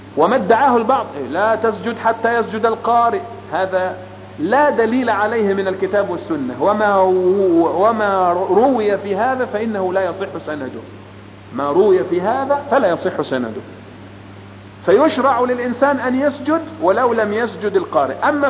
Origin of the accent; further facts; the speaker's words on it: Upper Egypt, Egypt; تذهب للناس اللي عندنا في الصعيد